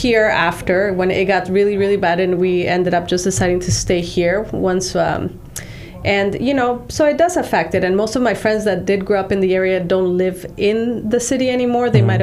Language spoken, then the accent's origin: English; Juarez, Chihuahua, Mexico; I was born and raised in Mexico. I actually grew up in the border, if you guys are familiar with the border of Mexico in Juarez.